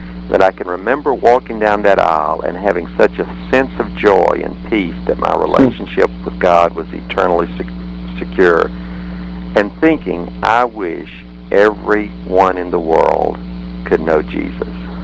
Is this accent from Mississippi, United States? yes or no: yes; Clinton, Mississippi, United States; also born or lived in Tupelo, Mississippi; Okay, I was born in Tupelo, Mississippi, and raised in Clinton, Mississippi by Christian parents that were very active in the Baptist Church